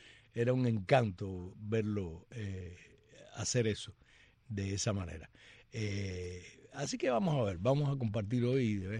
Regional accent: Cuba; esa pequeña isla que es de todos nosotros, los que somos cubanos

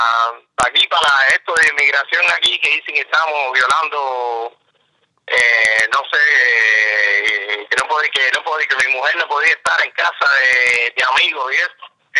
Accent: Cuba; porque yo soy cubano y yo estaba legal

